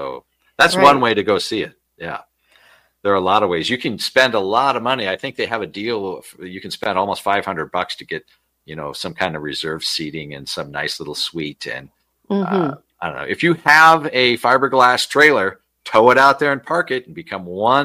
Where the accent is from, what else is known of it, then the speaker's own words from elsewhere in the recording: California, United States; maybe I'm prejudiced because I'm from Southern California